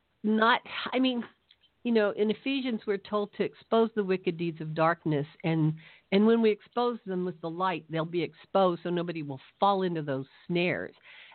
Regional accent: West Coast, United States; I met my husband, who had an apologetics ministry on the East Coast, and I'm from the West Coast

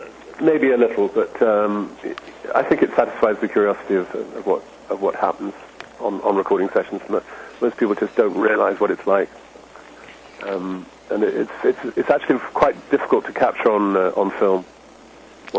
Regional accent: London, United Kingdom; Yes, I grew up in London, and you know, I still have family there. I have two sons living in London

